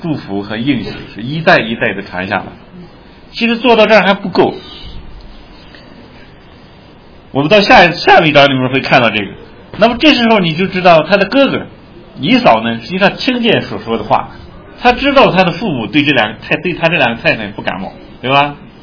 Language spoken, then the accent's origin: Chinese; Shaanxi, China; 我们陕西人喜欢枕着石头睡觉